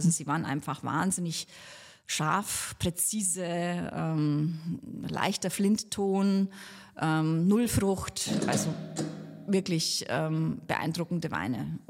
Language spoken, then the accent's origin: German; Bavaria, Germany; aus meiner Heimat der Oberpfalz